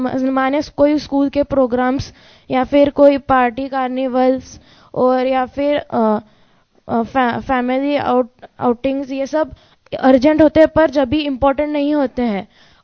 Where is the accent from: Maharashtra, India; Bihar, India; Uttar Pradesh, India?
Maharashtra, India; Solapur; मैं सोलापुर महाराष्ट्र से आया हूँ